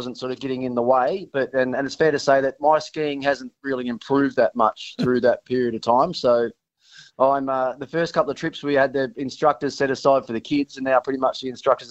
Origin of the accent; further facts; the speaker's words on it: Tasmania, Australia; Growing up in Tassie, it's fair to say I'm not the strongest swimmer going around.